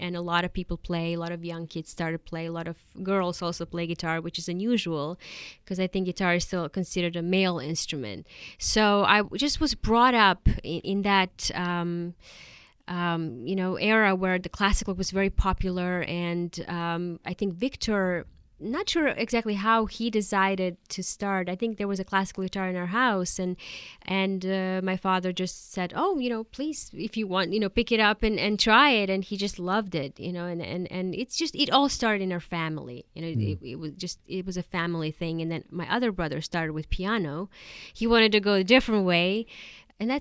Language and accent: English; Karlovac, Karlovac County, Croatia; English is a second language; moved away; Yes, I'm originally from Karlovac, which is a very small, beautiful town close to Zagreb. Zagreb is the capital city of Croatia, former Yugoslavia. So I grew up there. My parents still live there.